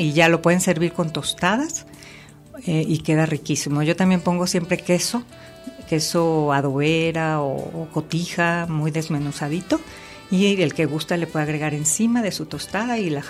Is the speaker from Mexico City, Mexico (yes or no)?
no; Guadalajara, Jalisco, Mexico; also born or lived in Sayula / Ciudad Guzmán; yo soy de tres lugares, siempre lo digo. Aunque nací en Guadalajara, yo soy de Sayula, de Ciudad Guzmán y de Guadalajara.